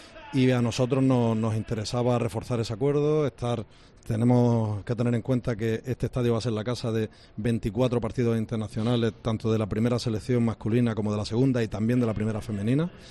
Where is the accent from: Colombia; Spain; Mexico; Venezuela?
Spain; yo como español apuesto por España, ¿no?